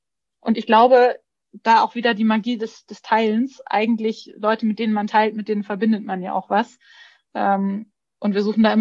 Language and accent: German; Bavaria, Germany; ich bin Bayerin und deshalb, das definiert sich daraus, dass ich eben nicht aus Sachsen bin oder nicht aus Schleswig-Holstein